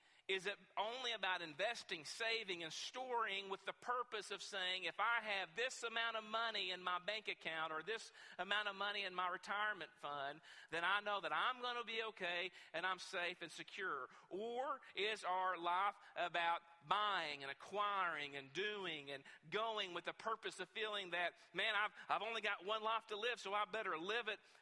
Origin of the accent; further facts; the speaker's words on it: Westwood, Kentucky, United States; David Wells is from my hometown. He's from Westwood, Kentucky.